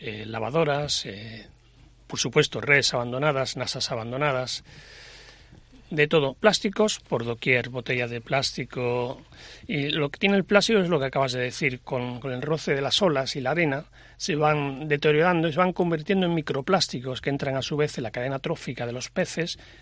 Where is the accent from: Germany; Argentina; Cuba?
Germany; yo me crié en Alemania y hace 30 años ya había bolsas de tela.